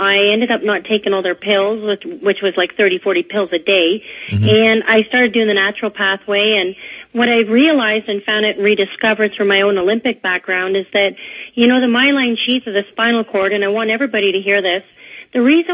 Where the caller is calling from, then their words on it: Calgary, Alberta, Canada; Listen, I'm calling from Calgary, Alberta